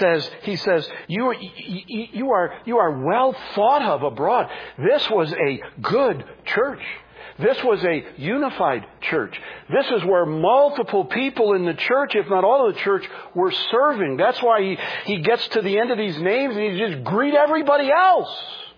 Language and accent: English; Michigan, United States; I know I'm from Michigan.